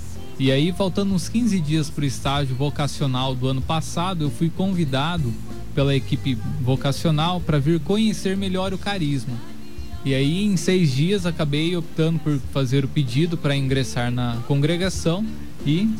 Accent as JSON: {"language": "Portuguese", "town": "Pompeia", "region": "São Paulo", "country": "Brazil", "said": "tenho 25 anos e venho de Pompeia, interior de São Paulo."}